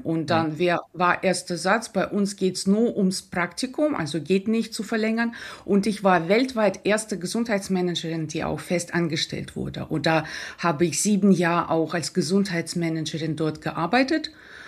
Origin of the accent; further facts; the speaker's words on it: Russia; now in Germany; ich war ja Russin einfach ohne Bezug. Also ich war nicht diese Auswanderwelle oder auch jüdische Wurzeln habe ich nicht.